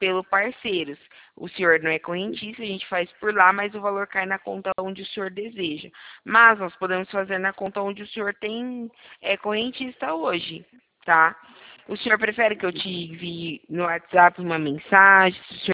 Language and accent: Portuguese; São Paulo, Brazil; eu sou de São Paulo, aqui da capital.